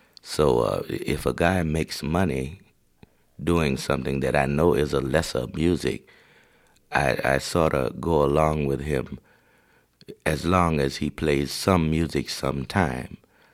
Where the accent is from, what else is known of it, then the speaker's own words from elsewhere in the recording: Tallahassee, Florida, United States; We grew up in Tallahassee, Florida, a university town.